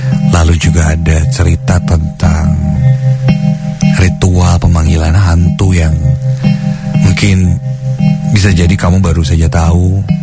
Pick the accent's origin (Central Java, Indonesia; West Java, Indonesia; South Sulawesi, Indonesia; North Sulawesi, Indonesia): West Java, Indonesia; Garut; now in Bandung, Indonesia; Aku tidak tinggal dengan orang tuaku. Asalku dari Garut. Di Bandung, aku tinggal di sebuah kosan di sekitaran Cicadas.